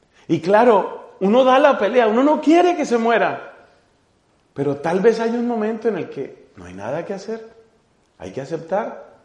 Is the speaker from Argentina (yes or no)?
no; Colombia; also born or lived in Ireland; viví varios años fuera de mi país, yo soy colombiano, estuve viviendo 6 años en Irlanda.